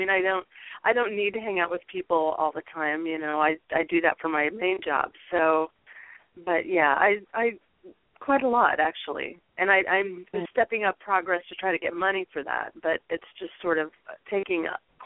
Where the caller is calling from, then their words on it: Illinois, United States; I'm calling from Illinois.